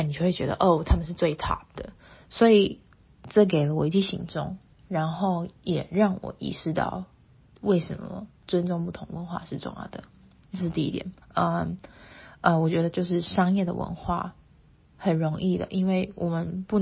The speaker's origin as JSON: {"language": "Chinese", "region": "Taipei", "country": "Taiwan", "tie": "born or raised there", "said": "我爸爸是台中人，在台湾的中部，然后我妈妈是我从小在台北长大，然后我妈妈的几个姐妹也都是在台北。"}